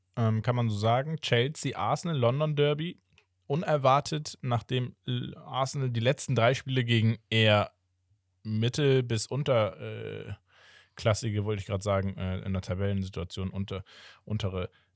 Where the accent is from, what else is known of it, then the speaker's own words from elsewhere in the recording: Portugal; ich bin ja Portugiese sowieso